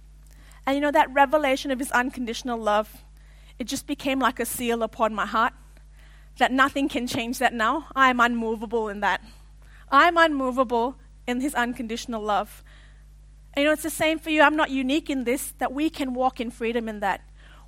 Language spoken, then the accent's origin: English; Malaysia; I grew up in Malaysia, for those of you who don't know.